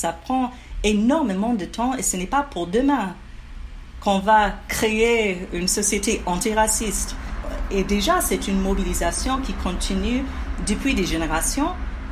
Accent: Tennessee, United States; Moi, je suis de Tennessee, l'État de Tennessee, dans le sud

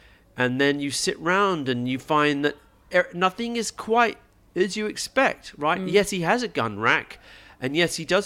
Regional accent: England, United Kingdom; I grew up in England, so I support England.

